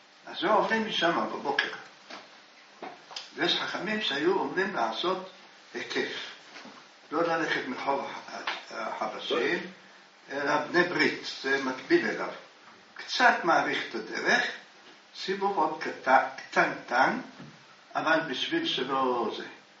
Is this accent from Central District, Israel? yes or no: no; Jerusalem, Jerusalem District, Israel; אנחנו ירושלמים, קראנו לזה רחוב חבשים.